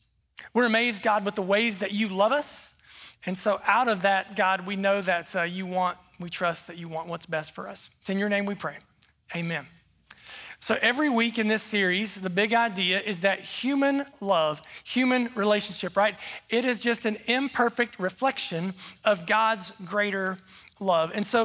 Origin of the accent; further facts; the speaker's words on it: South Point, Ohio, United States; I grew up right in South Point, right down on the river.